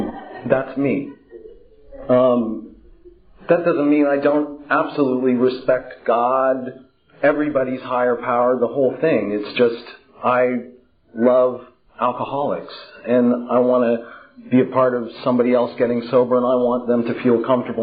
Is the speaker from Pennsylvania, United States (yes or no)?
no; California, United States; I grew up then in Marin County across the bridge from San Francisco, in the height of the hippie stuff